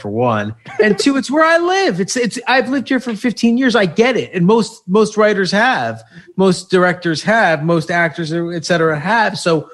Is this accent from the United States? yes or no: yes; Westchester, New York, United States; I am a suburban guy. But I am from the suburbs of New York. I'm from Westchester.